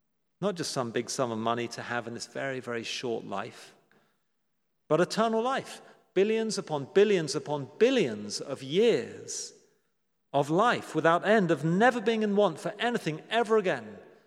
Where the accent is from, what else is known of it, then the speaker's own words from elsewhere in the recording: United Kingdom; And maybe I'm totally out of touch as a Brit